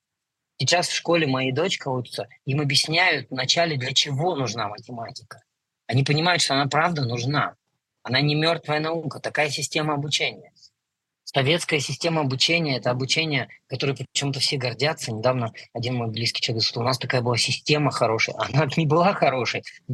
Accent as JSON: {"language": "Russian", "country": "Russia", "tie": "born or raised there", "said": "я вырос на Байкале"}